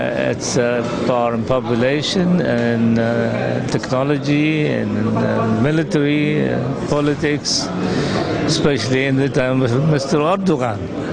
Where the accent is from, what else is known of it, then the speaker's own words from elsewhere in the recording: Jeddah, Makkah Province, Saudi Arabia; I come from Saudi Arabia, particularly from Jeddah.